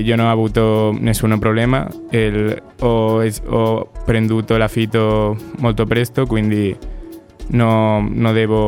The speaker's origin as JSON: {"language": "Italian", "town": "Valencia", "region": "Valencian Community", "country": "Spain", "second_language": "Italian", "lives_now": "Cagliari, Italy", "said": "Vengo dalla Spagna, in concreto di una città che si chiama Valencia, che si trova vicino alla costa mediterranea."}